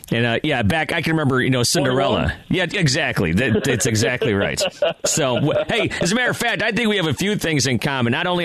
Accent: Buffalo, New York, United States; now in Detroit, United States; I get on my bike in Detroit and get off in my hometown in Buffalo.

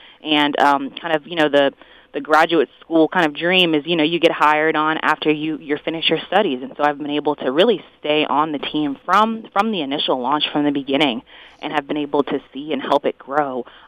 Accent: Los Angeles, California, United States; moved away as an adult; As you stated, I grew up in the Los Angeles area and I just kind of wanted to go out of state for school.

